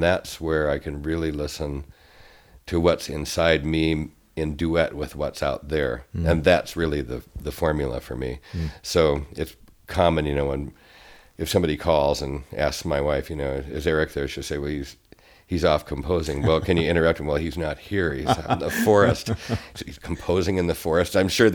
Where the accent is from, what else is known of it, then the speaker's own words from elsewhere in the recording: Deer Lodge, Montana, United States; And so I was born in Deer Lodge. Deer Lodge certainly became huge in my memory from my earliest ages, you know, all the way through probably my freshman or sophomore year in high school.